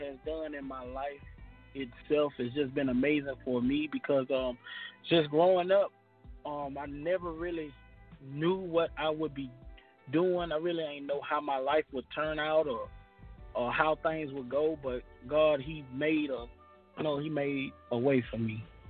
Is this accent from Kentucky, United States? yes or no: no; Atmore, Alabama, United States; also born or lived in Staten Island, United States; now in Mobile, United States; Yeah, I was born in Staten Island. I think I was I wasn't there too long, and I ended up moving to actually Atmore, and I was there about 15 years, and then I moved to Mobile, Alabama